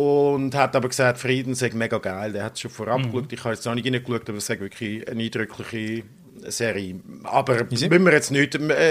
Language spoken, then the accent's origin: German; Baden, Aargau, Switzerland; Dort Baden, wo ich herkomme, ist schon mehr Zürichdeutsch